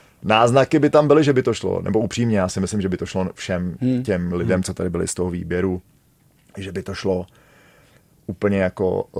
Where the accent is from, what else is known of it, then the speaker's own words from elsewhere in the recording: Nový Bor, Liberec Region, Czechia; Já jsem z Nového Boru, ne, Bohemie, jako já jsem prostě Českosaský Švýcarsko